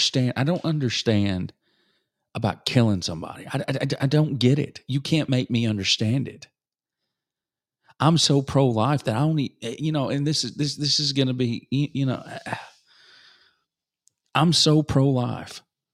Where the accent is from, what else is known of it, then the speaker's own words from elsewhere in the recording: the South, United States; I grew up in the South.